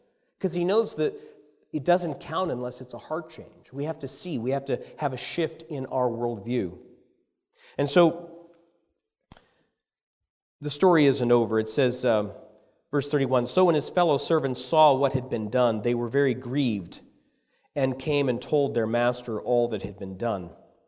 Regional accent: Pennsylvania, United States; We're from Pennsylvania, Northwest Pennsylvania.

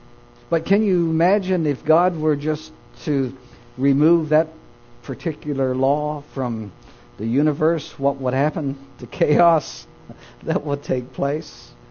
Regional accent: Newfoundland and Labrador, Canada; You know, I remember as a boy growing up in Newfoundland when we did not have powered motorboats.

